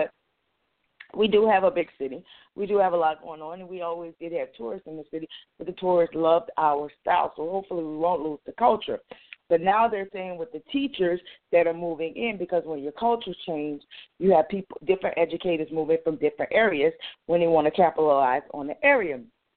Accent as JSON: {"language": "English", "town": "New Orleans", "region": "Louisiana", "country": "United States", "said": "They're saying New Orleans. Okay, and I'm from New Orleans, y'all."}